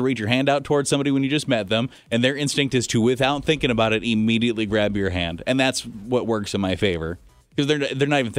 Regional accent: United States; Yes, I initiate the handshake because I am an American.

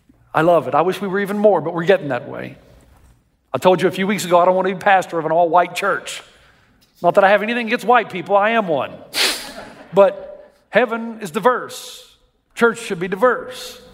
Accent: United States; It's the 4th of July. I'm an American. Where's my hamburger?

